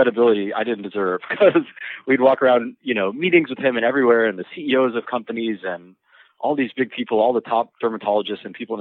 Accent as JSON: {"language": "English", "town": "Miami", "region": "Florida", "country": "United States", "tie": "born or raised there", "said": "So everybody, I grew up in Miami, everybody knew about Dr. Brandt."}